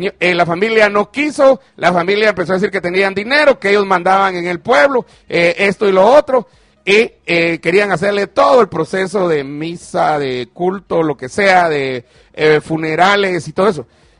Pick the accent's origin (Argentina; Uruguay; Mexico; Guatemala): Guatemala; Chimaltenango; Allá en mi pueblo, en Chimaltenango